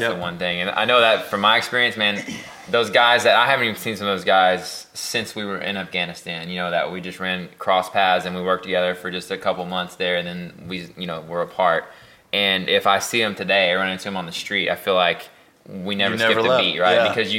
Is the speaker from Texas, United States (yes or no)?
yes; Texas, United States; And I'm inherently a country guy. I grew up down in Texas.